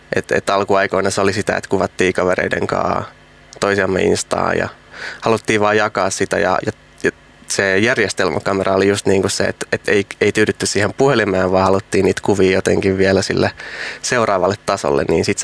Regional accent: Helsinki, Uusimaa, Finland; mä itse kanssa Itä-Helsingistä, mä oon Vuosaaresta kotoisin

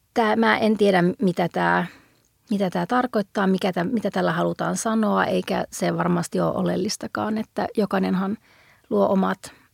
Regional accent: Lapland, Finland; mä oon syntynyt siellä, tai mä oon syntynyt ja kasvanut ja niin kuin asunut koko elämäni Saamenmaalla ja keskellä luontoa

